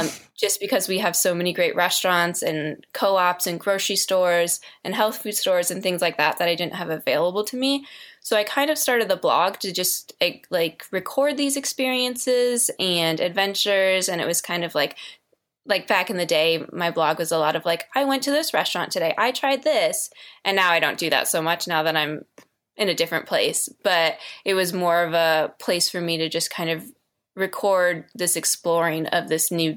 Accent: Valparaiso, Indiana, United States; Yeah. So I grew up in a small town in Indiana. We lived about an hour from Chicago.

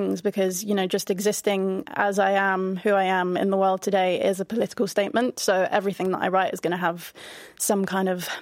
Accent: Camden Town, London, United Kingdom; but I grew up in Camden Town. There was music everywhere from all kinds of genres, and I didn't really pick one.

